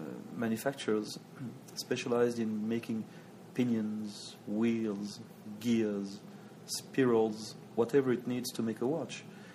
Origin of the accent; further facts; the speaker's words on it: Switzerland; I'm Swiss. I'm from the Jura Mountains. It's in the northern part of the country. It's a remote place. Not many people know. It is very much focused on watchmaking.